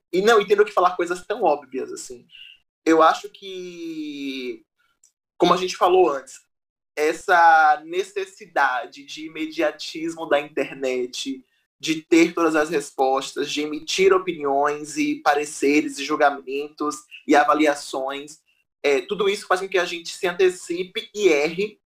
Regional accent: Salvador, Bahia, Brazil; E aqui em Salvador eu carrego traços culturais que estão impregnados em minha fala, porque tem um sotaque específico.

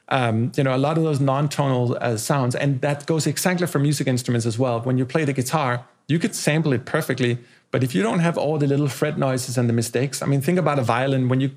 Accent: Denmark; accent: Danish; That's my Danish going bleeding into my American accent right now.

